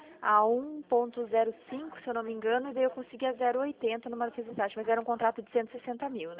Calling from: Toledo, Paraná, Brazil; Eu falo aqui de Toledo, no Paraná.

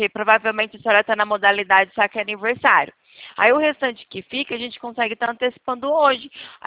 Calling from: Ribeirão Preto, São Paulo, Brazil; Eu sou daqui de Ribeirão Preto, estado de São Paulo

